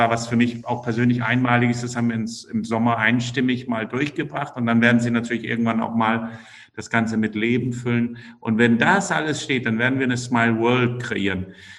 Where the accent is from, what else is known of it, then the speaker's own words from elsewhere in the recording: Denmark; German is a second language; ach so, ich bin Däne, für die, die es nicht wissen